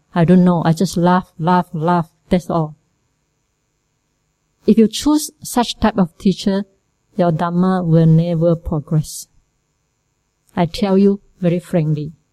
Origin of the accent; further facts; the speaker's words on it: Malaysia; Okay, so I hope, I am also Malaysian.